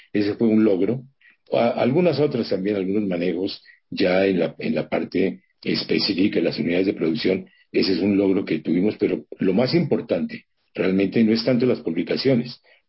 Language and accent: Spanish; Colombia; nosotros como colombianos